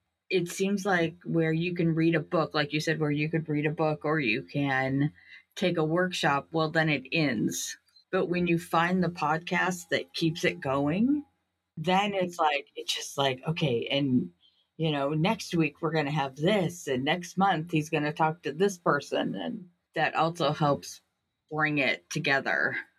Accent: Washington, United States; It could be because I grew up in Hart area in Washington.

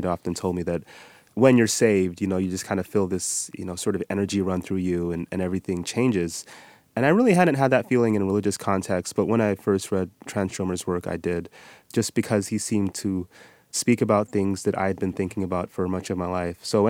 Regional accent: Utah, United States; So I experienced something similar when I was quite young, growing up in Utah.

